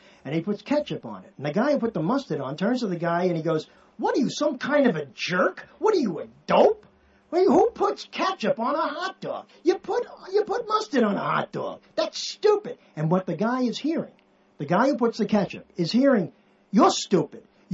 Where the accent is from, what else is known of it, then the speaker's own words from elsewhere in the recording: New York, United States; And maybe, I don't know if this is just from growing up in New York, but I always tell this story